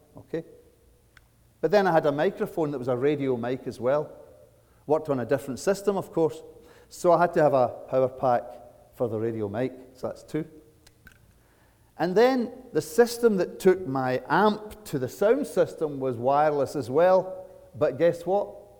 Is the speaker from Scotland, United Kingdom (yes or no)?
yes; Scotland, United Kingdom; now in Canada; when I came from Scotland to Canada, at the gate at Toronto Airport, there was a guy with a gun. Wow. We don't have guns in Scotland.